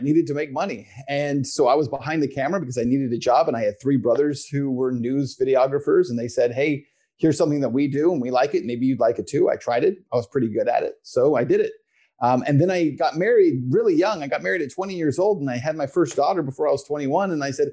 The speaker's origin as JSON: {"language": "English", "town": "El Paso", "region": "Texas", "country": "United States", "said": "I'm originally from El Paso, Texas. So for your viewers, Texas, right on the border with Mexico, and El Paso itself is the primary city."}